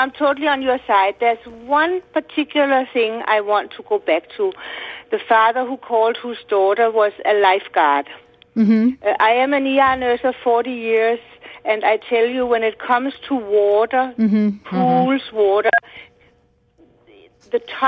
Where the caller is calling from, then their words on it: Denmark; I come from Denmark, where the kids are running free all over the place